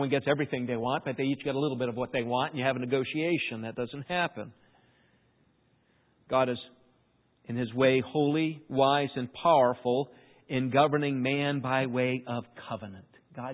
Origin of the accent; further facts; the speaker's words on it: East Coast, United States; Growing up on the East Coast, I never saw it.